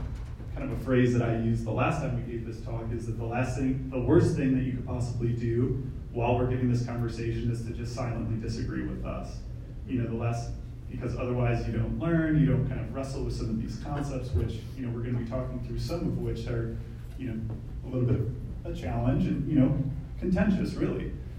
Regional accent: Chicago, Illinois, United States; now in Atlanta, United States; So I'm originally from Chicagoland area, so just to give you a little bit of an introduction about myself. So I grew up in Chicago, was a cradle Catholic, fourth generation Highland Park, North Suburbs.

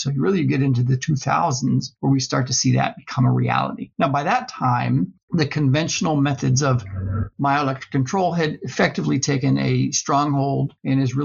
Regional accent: East Coast, Canada; now in United States; I'm actually Canadian, so that's exciting for me to be on the podcast. Yeah. Born and raised in the East Coast, so I've been here in the U.S. for the last 15 or 16 years or so.

